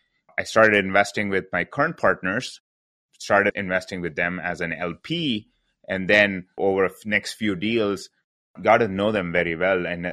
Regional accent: India; most of my family comes from a real estate background. I'm originally from India, so we did real estate businesses.

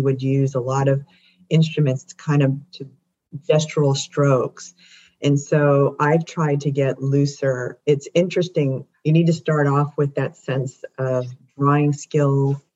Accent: New Jersey, United States; I grew up on the Jersey Shore with my grandparents, and I think that's where my love of the ocean swimming came from.

